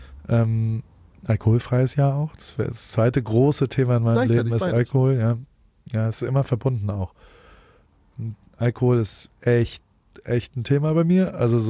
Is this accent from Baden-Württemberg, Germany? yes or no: yes; Heidelberg, Baden-Württemberg, Germany; ich komme aus Heidelberg